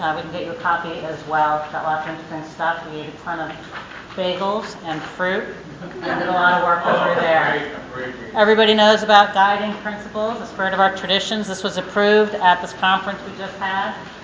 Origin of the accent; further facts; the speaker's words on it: New York, United States; I'm from New York, and this is my first WSLD.